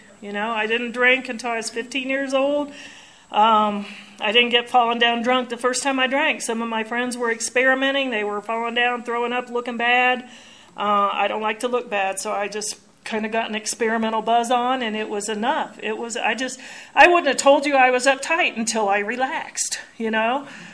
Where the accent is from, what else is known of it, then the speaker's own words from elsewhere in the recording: Oxford, Ohio, United States; also born or lived in California; You know, I was born in California. I was supposed to be a California girl. And I, you know, watch. I could have made it. But apparently due to my dad's drinking, we relocated to Oxford, Ohio when I was 2.5 years old.